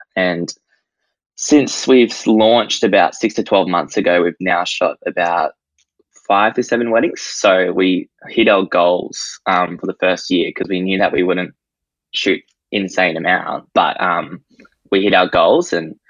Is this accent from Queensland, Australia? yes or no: yes; Gold Coast, Queensland, Australia; I'm from the Gold Coast and I am 18 years of age and I am a wedding photographer.